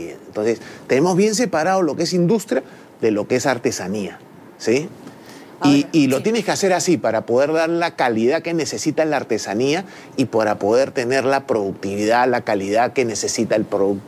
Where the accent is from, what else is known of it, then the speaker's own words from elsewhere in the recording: Lima, Peru; Mi familia de Arequipa, ¿sí? Pero yo he vivido pues, toda mi niñez en Lima